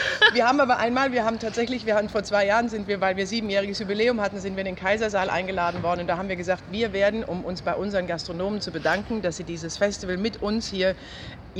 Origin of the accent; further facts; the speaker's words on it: Frankfurt, Hesse, Germany; Ich bin Frankfurterin tatsächlich.